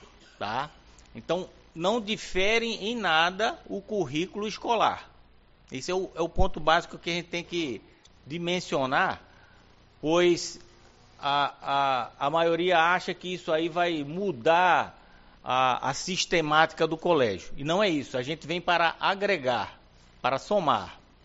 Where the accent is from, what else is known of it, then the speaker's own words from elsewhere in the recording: Natal, Rio Grande do Norte, Brazil; moved away as an adult; now in Uruguaiana, Brazil; não sou de Uruguaiana, sou natural de Natal, do Rio Grande do Norte.